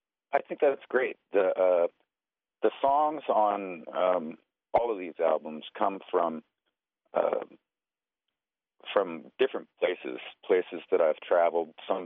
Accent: Montana, United States; Oftentimes they are about growing up in Montana as a enrolled member of the Crow tribe. My father was an Assiniboine from up around Wolf Point, but I'm enrolled at Crow.

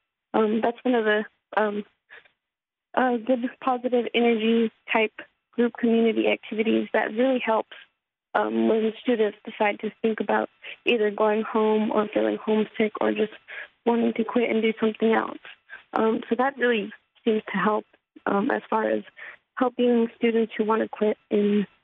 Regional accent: Navajo Nation, United States; now in Bellingham, United States; I'm also from the Navajo Nation, and I'm going to school here in Bellingham, Washington at Northwest Indian College.

